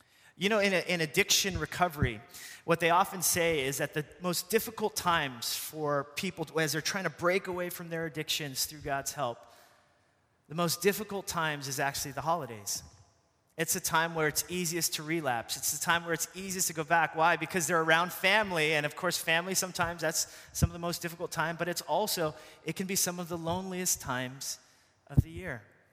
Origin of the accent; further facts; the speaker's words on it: California, United States; now in New York, United States; I'm not a native of New York, but I came from California and fell in love with the city